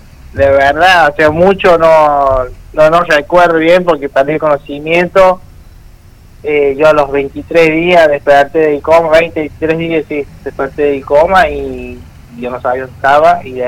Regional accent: Jesús María, Córdoba, Argentina; De Jesús María, soy de Jesús María.

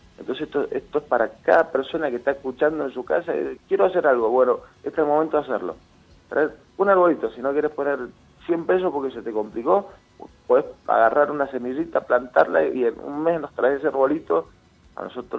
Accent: Mendoza, Argentina; Yo soy de Mendoza

